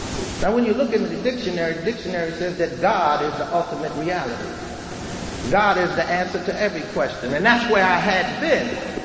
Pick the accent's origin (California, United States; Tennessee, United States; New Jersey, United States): New Jersey, United States; Newark; born there; There was a time circa 1950. I was born in Newark, New Jersey, and I came into this world a flat-out happy little boy.